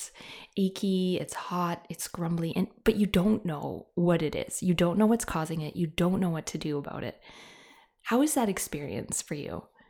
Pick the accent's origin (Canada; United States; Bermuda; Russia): Canada; I am a Canadian and I am a mom of three, as well as a counselor.